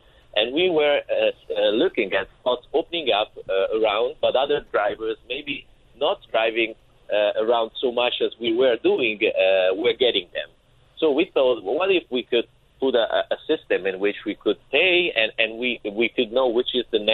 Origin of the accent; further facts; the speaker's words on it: Rome, Lazio, Italy; English is a second language; I'm from Rome, Italy